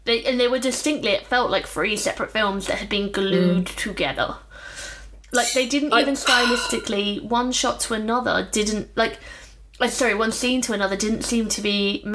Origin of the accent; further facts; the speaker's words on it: England, United Kingdom; I am not Native American, I'm English.